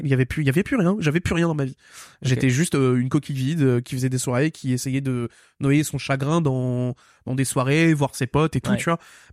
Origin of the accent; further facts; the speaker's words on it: Île-de-France, France; born there; je retourne dans ma terre natale, donc à côté d'Asnières-sur-Seine.